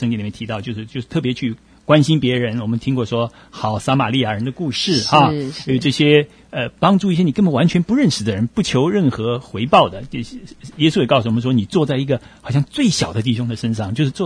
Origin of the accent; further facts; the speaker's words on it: China; now in United States; 就是说我们中国人比较保守一点啦。